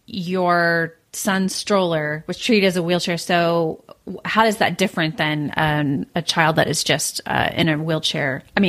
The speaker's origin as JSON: {"language": "English", "region": "Kansas", "country": "United States", "said": "well, no, because I'm from Kansas originally. So I associate September with fall temperatures, mild temperatures."}